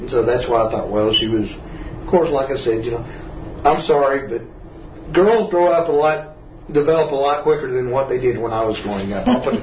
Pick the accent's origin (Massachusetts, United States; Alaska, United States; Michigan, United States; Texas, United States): Texas, United States; Lubbock; I said, I'm from Lubbock, Texas. And she says, oh, she said, well, she says, where, I never, you know, where is that? And I said, you know where Amarillo is? And she said, yeah. And I said, well, we're south of Amarillo in the Panhandle